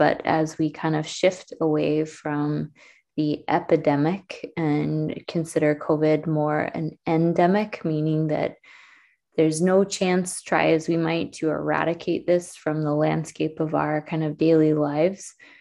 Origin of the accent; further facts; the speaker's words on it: Alaska, United States; A brief background, I was born and raised here in Alaska, and this is my home.